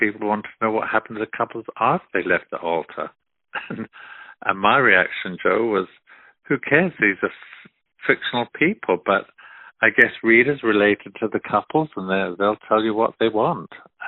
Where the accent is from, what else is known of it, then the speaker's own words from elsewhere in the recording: Portsmouth, South East England, United Kingdom; he came from Portsmouth in England, which is my hometown, and there's still a Charles Dickens museum there.